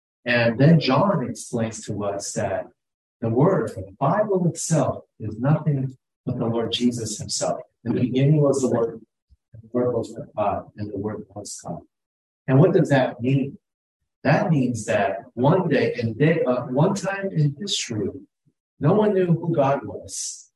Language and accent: English; New Jersey, United States; And we come from New Jersey. And so we're excited to be here.